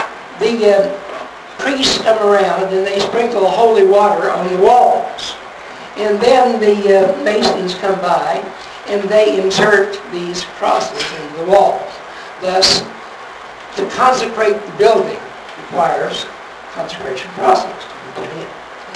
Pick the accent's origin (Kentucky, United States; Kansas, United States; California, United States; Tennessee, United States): Kentucky, United States; and since I'm from Kentucky, that sort of interested me